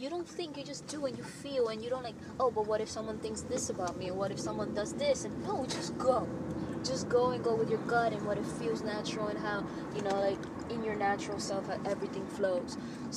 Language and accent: English; New York, United States; now in Los Angeles, United States; New York. I'm a New Yorker. Living in L.A.